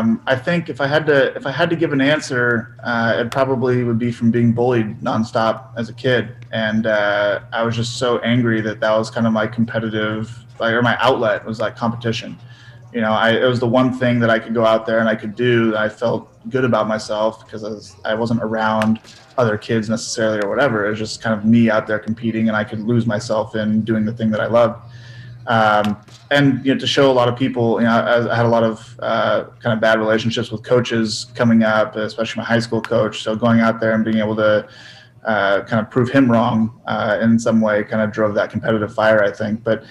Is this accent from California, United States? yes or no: yes; North Hollywood, California, United States; born there; Well, technically, I'm from the Valley. I was born in North Hollywood, and I lived in San Fernando Valley for the first year and a half of my life.